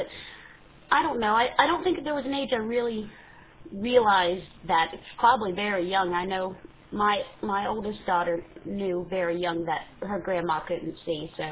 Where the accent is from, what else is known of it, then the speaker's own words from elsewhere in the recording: New Orleans, Louisiana, United States; born there; And I was born in New Orleans, Louisiana.